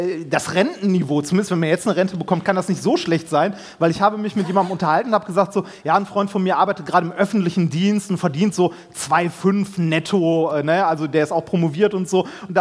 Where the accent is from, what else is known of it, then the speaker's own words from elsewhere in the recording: Essen, North Rhine-Westphalia, Germany; ich bin in Essen-Altendorf groß geworden